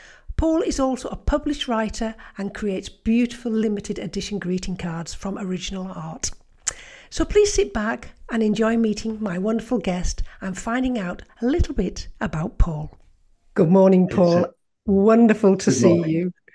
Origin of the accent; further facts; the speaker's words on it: Bradford, Yorkshire and the Humber, United Kingdom; because I don't live in Yorkshire anymore, although I am originally from Bradford in West Yorkshire, so that's where my Yorkshire roots are.